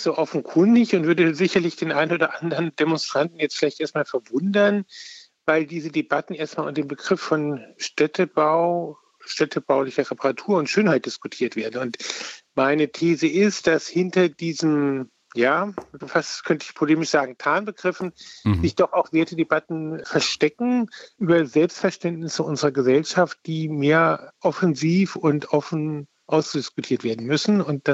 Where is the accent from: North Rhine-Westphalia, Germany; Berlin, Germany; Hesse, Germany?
Hesse, Germany; Frankfurt; Also ich komme ja aus Frankfurt, das ist in Frankfurt auch sehr deutlich.